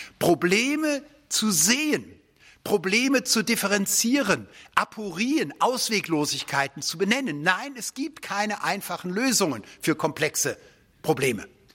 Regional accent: Rhineland, Germany; Ich selbst bin Rheinländer, nicht?

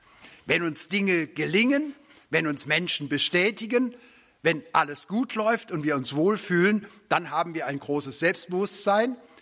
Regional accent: Rhineland, Germany; Ich selbst bin Rheinländer, nicht?

